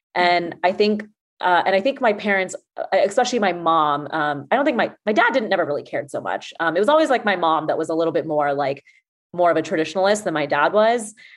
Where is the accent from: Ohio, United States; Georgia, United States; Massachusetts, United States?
Georgia, United States; Atlanta; I'm from Atlanta and, you know, and, like I've come from a community where, and a culture where everybody literally knows everyone.